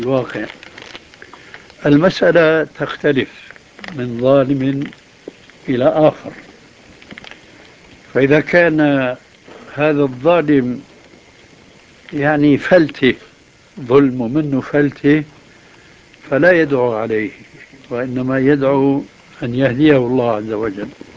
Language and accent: Arabic; Syria; كما يقال عندنا في سوريا